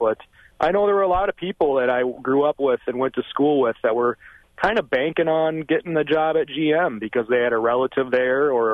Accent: Brodhead, Wisconsin, United States; I grew up in Broadhead in the 80s and 90s with family in Orfordville and Footville

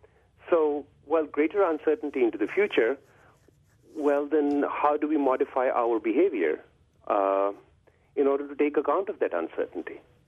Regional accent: Pakistan; English is a second language; I'm a Pakistani, but I'll tell you that a lot of that rhetoric is misinformed

